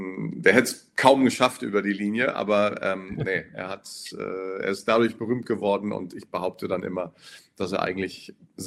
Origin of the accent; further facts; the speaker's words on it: Osterode am Harz, Lower Saxony, Germany; Dann bin ich sogar mal kurz mit 13 in einen Schachverein eingetreten, in Osterode am Harz, in meiner Heimat.